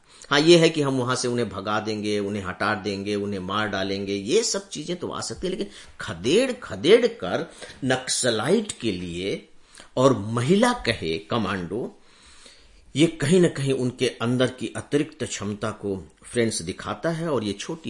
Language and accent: Hindi; Chhattisgarh, India; मैं स्वयं भी छत्तीसगढ़ से हूं और उस स्टेट को, उस एरिया को बहुत अच्छे से जानता हूं